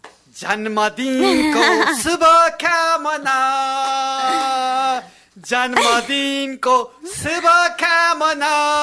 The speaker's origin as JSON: {"language": "Japanese", "country": "Nepal", "second_language": "Japanese", "lives_now": "Japan", "said": "まあ、ネパール人なのでネパールでも あの、ある程度、その文化に従ってやらないといけないので"}